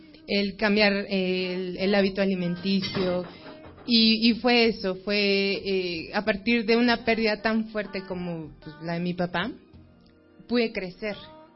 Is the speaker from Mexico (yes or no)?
yes; Mixquic, Mexico City, Mexico; Bueno, soy de Miskik. San Andrés, Miskik, Día de Muertos, lo que se les ofrezca.